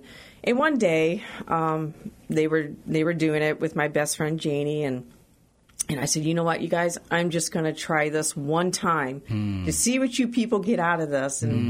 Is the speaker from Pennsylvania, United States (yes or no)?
no; La Porte, Indiana, United States; also born or lived in Stuart, Florida; Well, I was born and raised in La Porte, Indiana.